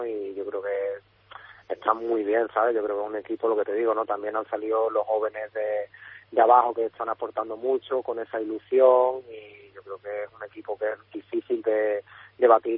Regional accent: Osuna, Andalusia, Spain; hablo a diario con mi familia, que sigue allí en Osuna, y yo espero mi acento no perderlo nunca.

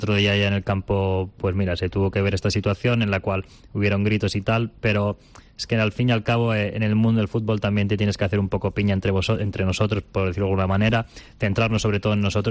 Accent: Castelldefels, Catalonia, Spain; como la gente sabrá, soy de Castelldefels, que está aquí al lado.

